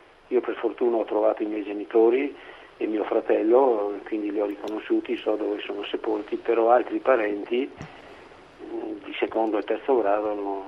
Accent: Longarone, Veneto, Italy; Longarone e quello che ho visto è stato un trauma che mi rimane per tutta la vita. Non c'era più il mio paese

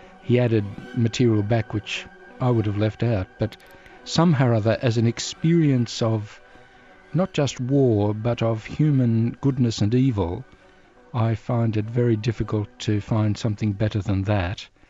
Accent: Australia; I don't know whether your listeners can detect accents, but I'm from Australia

